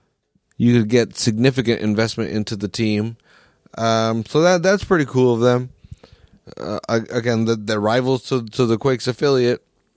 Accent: Salinas, California, United States; Here in my hometown of Salinas, again, I believe we have some of the best players in the country.

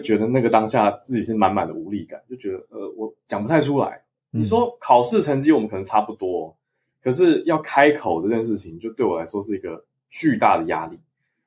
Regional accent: Taiwan; 我们都是在台湾出生长大学英文

